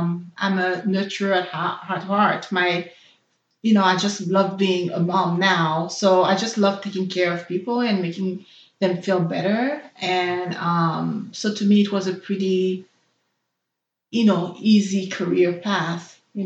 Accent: Haiti; first language Haitian Creole; English is a second language; now in Montreal, Canada; So Haitian Creole is my first language, but I also learned French while I was in Haiti at the same time. So when I moved to Montreal, it was a pretty easy transition.

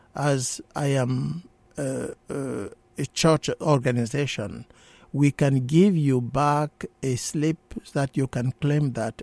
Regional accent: Cameroon; now in United States; because I was born in Cameroon, and my home church is the Presbyterian Church of Cameroon.

